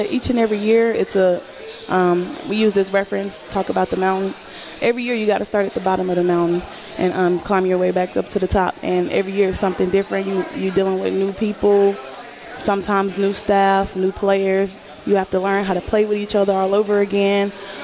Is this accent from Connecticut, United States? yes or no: no; Houston, Texas, United States; I'm from Houston, like I said.